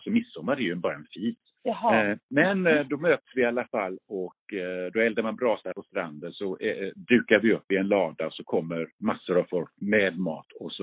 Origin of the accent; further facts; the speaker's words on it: Sweden; det ska ju höras att jag kommer från Sverige.